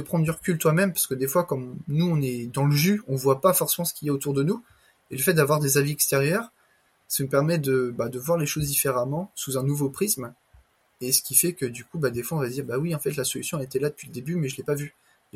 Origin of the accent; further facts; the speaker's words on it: Le Mans, Pays de la Loire, France; moi-même, je suis du Mans